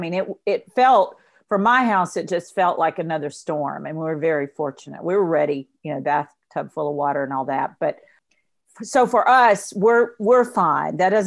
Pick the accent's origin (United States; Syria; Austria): United States; Philadelphia, Mississippi; I'm from Philadelphia, Mississippi, which is Neshoba County.